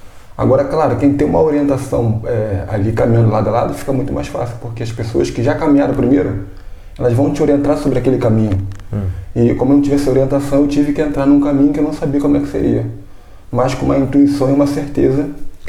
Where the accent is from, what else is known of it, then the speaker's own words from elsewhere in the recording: Brazil; sou contramestre de capoeira Angola, sou brasileiro